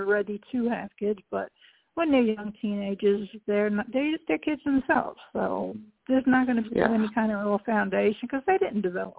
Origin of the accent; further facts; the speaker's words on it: New York, United States; I'm from New York.